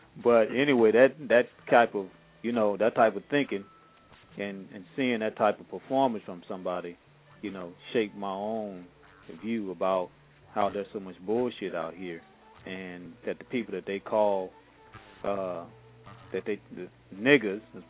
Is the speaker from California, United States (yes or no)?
no; Tennessee, United States; also born or lived in Mississippi / Arkansas / Alabama; I'm from the South and Tennessee originally, but my family lived all around Mississippi, Arkansas, all through there, Alabama.